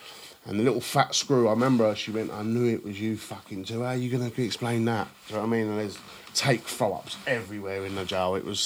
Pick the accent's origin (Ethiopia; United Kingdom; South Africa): United Kingdom; Lewisham, London; I was from Lewisham originally, but then my nan used to live in Kennington.